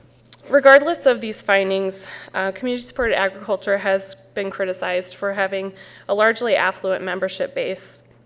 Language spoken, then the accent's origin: English; Iowa City, Iowa, United States; a nonprofit organization based in my hometown of Iowa City, Iowa.